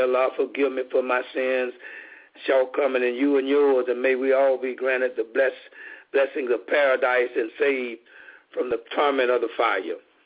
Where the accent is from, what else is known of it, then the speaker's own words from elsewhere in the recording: Southern United States, United States; I grew up in Jim Crow South from 1948 to roughly 1966